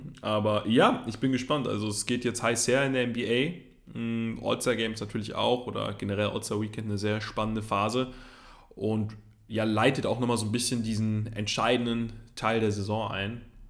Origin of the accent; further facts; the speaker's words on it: Cologne, North Rhine-Westphalia, Germany; ich bin aus Köln und wir haben morgen Weiberfastnacht.